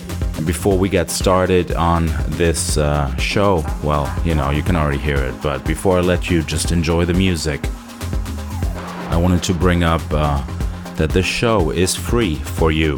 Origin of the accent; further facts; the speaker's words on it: Cuxhaven, Lower Saxony, Germany; Still traveling in Europe, back in Cuxhaven, my hometown, sitting in a hotel room recording Deeper Shades of House show 341.